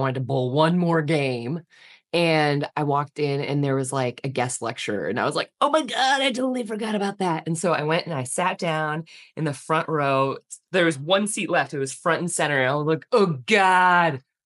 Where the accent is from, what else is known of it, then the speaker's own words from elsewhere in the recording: Kansas, United States; So when I was growing up in Kansas, our next door neighbor was an audiologist.